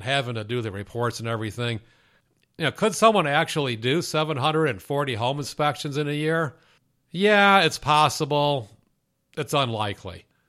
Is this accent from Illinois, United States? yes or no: yes; Illinois, United States; In Illinois, my home state, there are 3 ASHI chapters.